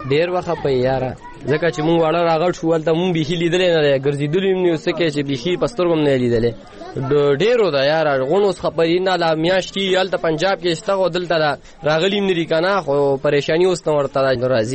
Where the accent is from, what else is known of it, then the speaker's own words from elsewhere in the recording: Nangarhar, Afghanistan; ننګرهاري اوسوږي د پلار مې د خېوې ولسوالۍ دغه اوسېدونکي.